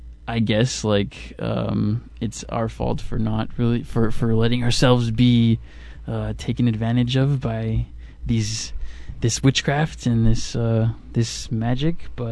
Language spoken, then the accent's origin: English; United States; So we see, in growing up in America, we, you know, the accepted common perception of time is that it's linear.